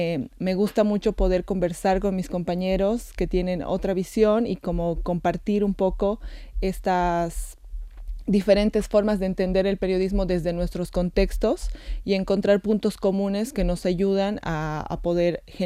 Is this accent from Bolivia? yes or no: yes; Bolivia; Yo soy de Bolivia, así que es eso.